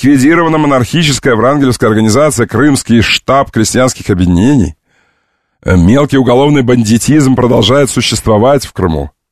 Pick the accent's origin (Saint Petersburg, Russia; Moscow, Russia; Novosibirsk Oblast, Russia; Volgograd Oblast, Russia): Volgograd Oblast, Russia; Volgograd; я из Волгограда